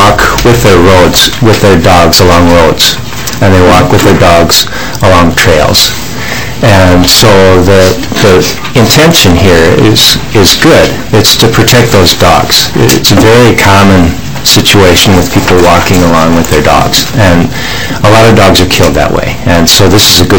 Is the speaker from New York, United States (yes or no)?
no; White Bear Lake, Minnesota, United States; I'm from White Bear Lake.